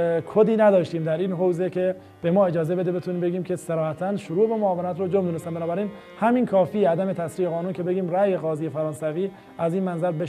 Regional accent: Iran; به عنوان یک ایرانی

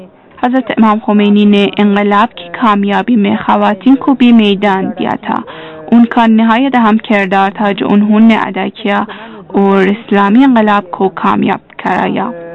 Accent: France; Urdu is a second language; اور میں فرانس کی رہنے والی ہوں.

